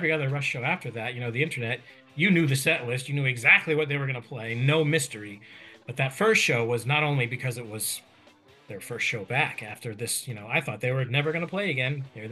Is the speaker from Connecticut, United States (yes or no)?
yes; Bridgeport, Connecticut, United States; And that was right in Bridgeport in my hometown.